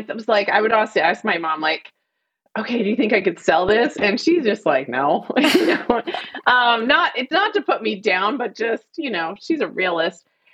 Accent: Fort Worth, Texas, United States; I grew up in Fort Worth, Texas, and I got home, sent home from school in eighth grade for wearing too much makeup.

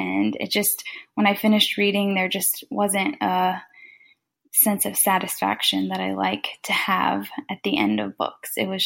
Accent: North Carolina, United States; also born or lived in Texas; I'm from North Carolina by way of Texas.

